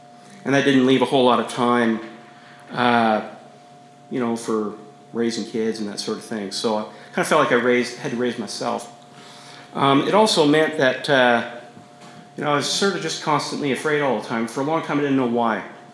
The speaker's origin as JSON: {"language": "English", "country": "Canada", "tie": "born or raised there", "said": "Yes, I grew up in Canada."}